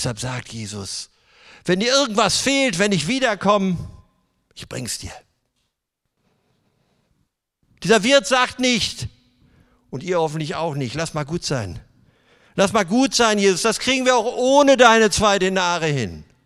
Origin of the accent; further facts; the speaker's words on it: Northern Germany, Germany; aber ich sage mal als Norddeutscher